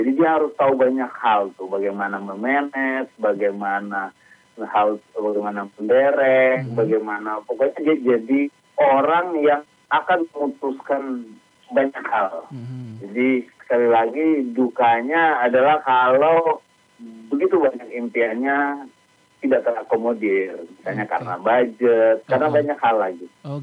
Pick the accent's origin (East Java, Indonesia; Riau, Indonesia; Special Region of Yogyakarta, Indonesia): Special Region of Yogyakarta, Indonesia; Yogyakarta; now in Jakarta, Indonesia; saya dari Jogja ke Jakarta, dari teater sampai Jakarta